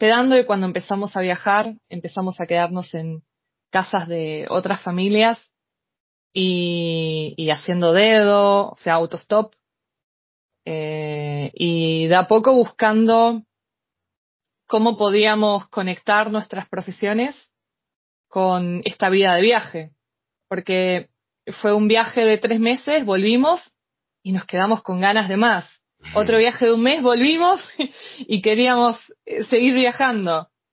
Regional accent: Argentina; also born or lived in Brazil; nací en Brasil y entonces fui muchas veces a Brasil a pesar de vivir en Argentina

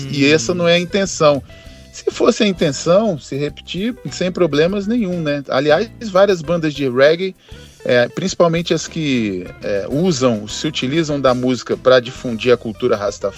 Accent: Brazil; enquanto brasileiros

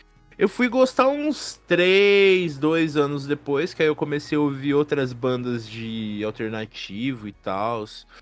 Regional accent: Brazil; porque eu sou brasileiro e pau no cu do mundo

